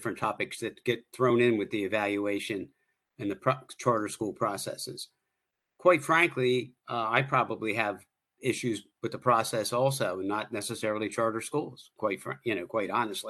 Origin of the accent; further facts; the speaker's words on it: Wilmington, Delaware, United States; And I feel a sort of an emotional tie because originally I was from Northeast Wilmington.